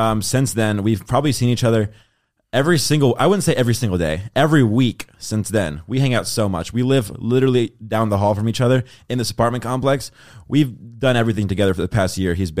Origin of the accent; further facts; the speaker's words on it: Hawaii, United States; So I was like, what better place to go than Hawaii? Because I grew up in Hawaii.